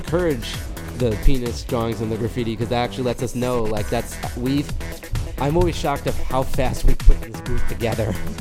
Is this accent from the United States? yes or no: no; India; I'm Indian.